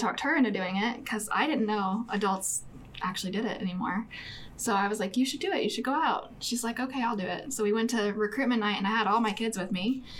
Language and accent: English; Illinois, United States; moved away as an adult; now in Tuscaloosa, United States; Okay, well, we're from Southern Illinois originally. My husband works in the coal mines, and so he transferred here.